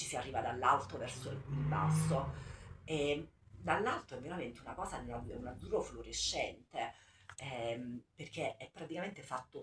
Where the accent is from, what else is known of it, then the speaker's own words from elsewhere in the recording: Sicily, Italy; da siciliana chiaramente mi sai